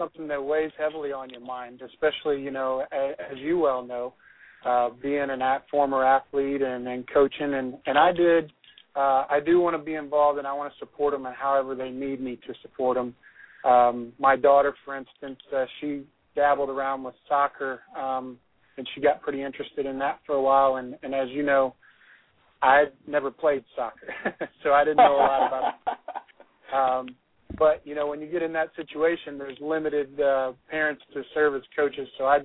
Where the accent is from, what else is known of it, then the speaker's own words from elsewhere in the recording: Jasper, United States; now in Atlanta, United States; I'm now down in Atlanta, Georgia, managing a team. And we implement a lot of the same things I learned growing up in Jasper, discipline, hard work, those kind of things.